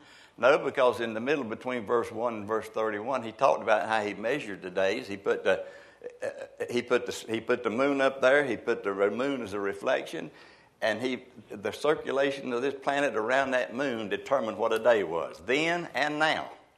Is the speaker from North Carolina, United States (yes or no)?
yes; North Carolina, United States; accent: Piedmont, North Carolina; I still talk like I'm from Piedmont, North Carolina, but I have been educated.